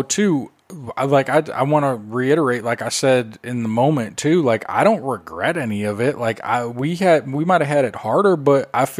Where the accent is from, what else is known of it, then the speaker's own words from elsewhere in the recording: Chicago, Illinois, United States; Well, growing up in Chicago, too, that area is very blue-collar.